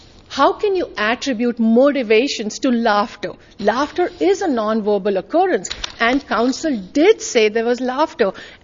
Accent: India; I am from India. We move our hands while talking, okay?

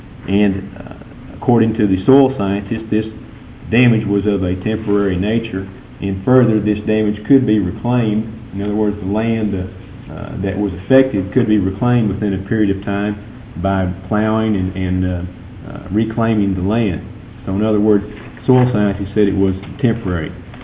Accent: Wichita Falls, Texas, United States; I'm an attorney from Wichita Falls, and I represent the petitioners in this cause.

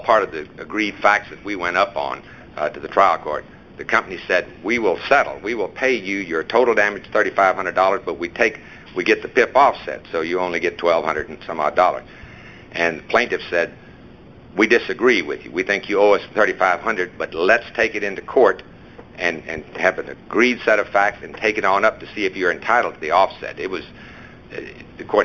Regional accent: San Antonio, Texas, United States; from San Antonio.

